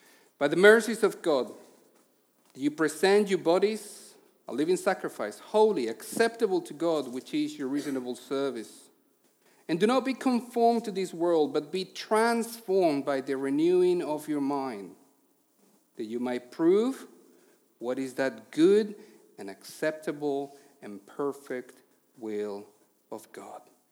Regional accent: Mexico; English is a second language; now in United Kingdom; We live and work in ministry in the UK. I'm originally from Mexico, so if you hear a funny accent, that's the reason why.

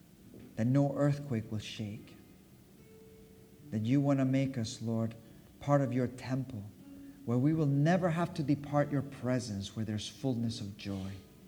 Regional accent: United States; We grew up together in America.

